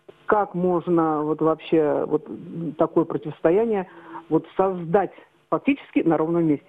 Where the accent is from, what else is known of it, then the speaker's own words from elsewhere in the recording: Moscow, Russia; я из Москвы.